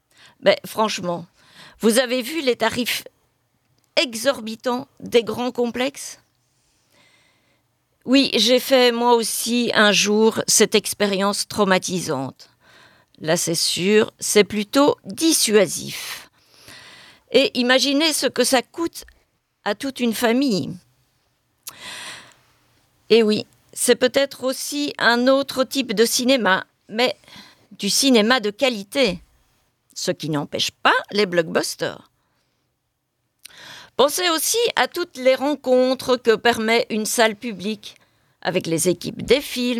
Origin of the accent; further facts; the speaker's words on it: Belgium; Et ce n'est pas le cas chez nous en Belgique, dans nos cinémas.